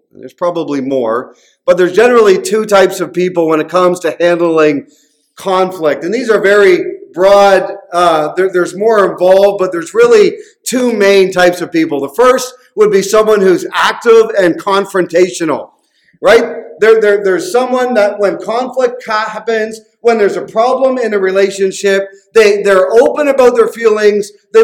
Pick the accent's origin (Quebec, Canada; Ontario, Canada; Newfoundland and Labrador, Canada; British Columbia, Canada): Newfoundland and Labrador, Canada; I was born and raised in Newfoundland.